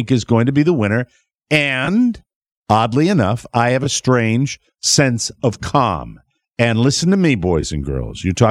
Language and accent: English; Virginia, United States; Because my what I like to think of still is kind of my home state, Virginia, was sitting there.